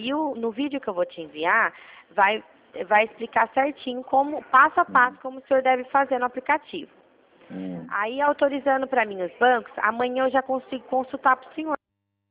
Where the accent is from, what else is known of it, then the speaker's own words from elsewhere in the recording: Mogi Mirim, São Paulo, Brazil; Eu sou do interior de São Paulo